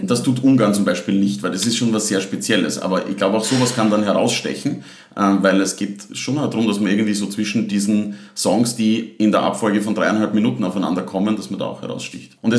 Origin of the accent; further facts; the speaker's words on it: Styria, Austria; moved away as an adult; now in Vienna, Austria; Ich bin auch aus der Steiermark und ich komme aus dem Bezirk Leibnitz, südlich von Graz.